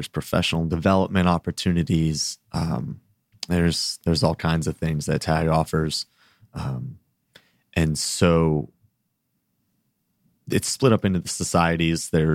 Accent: Tampa, Florida, United States; I am. I'm from Tampa.

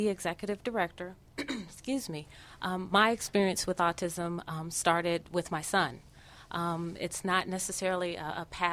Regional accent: Oklahoma, United States; moved away as an adult; I am an Okie originally. I'm not necessarily from Muskogee, but born and raised in Oklahoma

